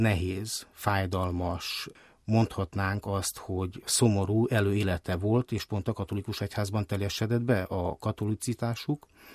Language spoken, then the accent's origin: Hungarian; Zakarpattia Oblast, Ukraine; Kárpátaljáról származom, görögkatolikus jezsuita szerzetes vagyok.